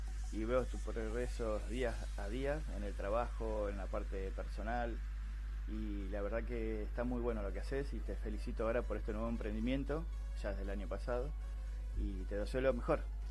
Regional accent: Quilmes, Buenos Aires Province, Argentina; born there; now in Ushuaia, Argentina; Yo nací en Quilmes.

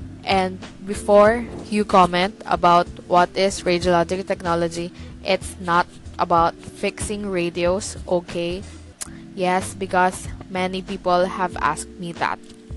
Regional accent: Manila, Metro Manila, Philippines; I'm from Manila.

